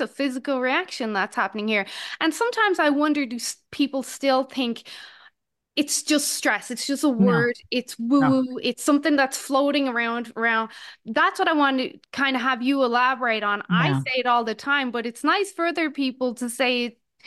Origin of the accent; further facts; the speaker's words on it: Ireland; 20 years ago, growing up in Ireland